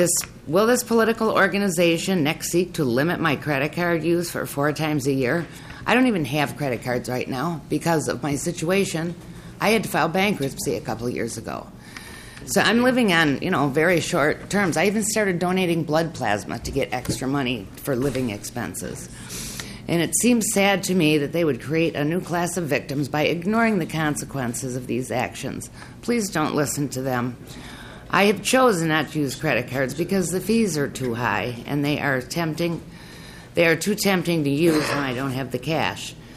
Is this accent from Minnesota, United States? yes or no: yes; Blaine, Minnesota, United States; I'm from Blaine.